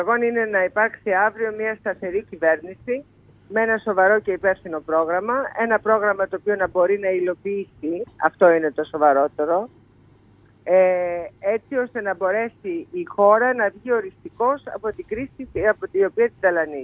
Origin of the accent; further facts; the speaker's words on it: Chania, Crete, Greece; Στην πατρίδα μου, ναι, επιτέλους, μετά από χρόνια.